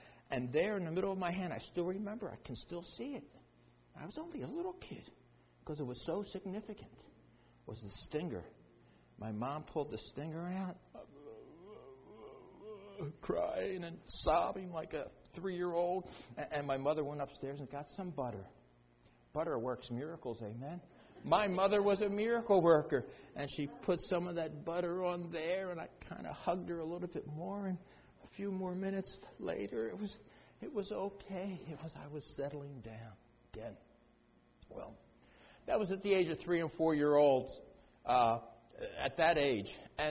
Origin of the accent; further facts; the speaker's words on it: Philadelphia, Pennsylvania, United States; moved away as an adult; Yeah, I grew up in Philadelphia. So we went 3,000 miles to California.